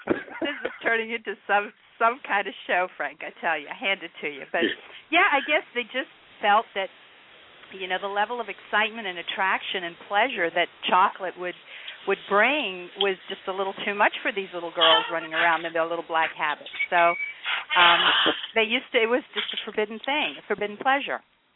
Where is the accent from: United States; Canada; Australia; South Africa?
Australia; Growing up in Australia, Cadbury was our chocolate